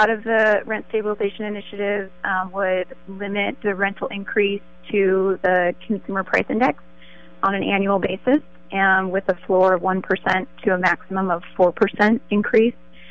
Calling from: San Mateo, California, United States; I'm calling from San Mateo

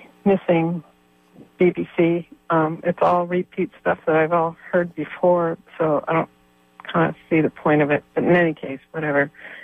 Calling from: San Francisco, California, United States; I'm from San Francisco.

